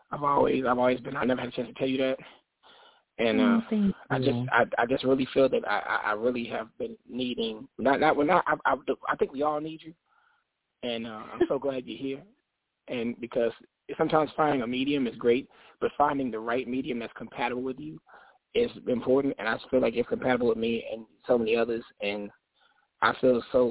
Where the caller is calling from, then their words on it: Saint Paul, Minnesota, United States; I'm calling in from Minnesota, from St. Paul, Minnesota.